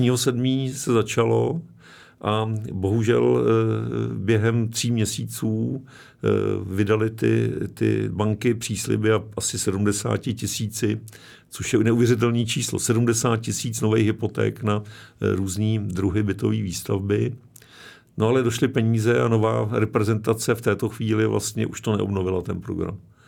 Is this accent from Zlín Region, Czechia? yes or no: no; Karlovy Vary, Karlovy Vary Region, Czechia; jsem z Varů, tak jsem pyšnej Varák